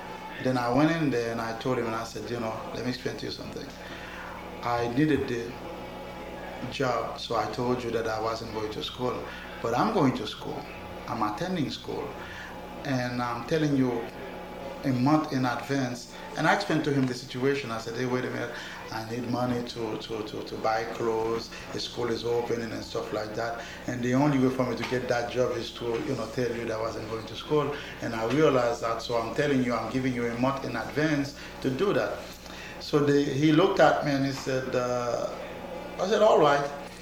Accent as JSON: {"language": "English", "country": "Haiti", "tie": "born or raised there", "moved": "yes", "lives_now": "New York, United States", "said": "I grew up in Haiti. I did my primary and secondary school in Haiti."}